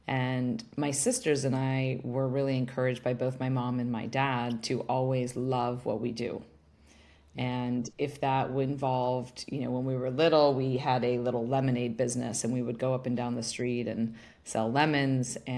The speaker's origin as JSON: {"language": "English", "town": "Stanford", "region": "California", "country": "United States", "tie": "born or raised there", "said": "I had the pleasure of growing up on Stanford campus, and honestly, it was an incredibly privileged upbringing"}